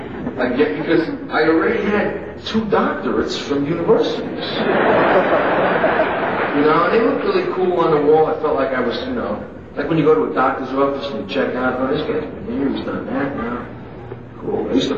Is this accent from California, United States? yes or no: no; Hicksville, New York, United States; But I was from New York, but I was from a town called Hicksville.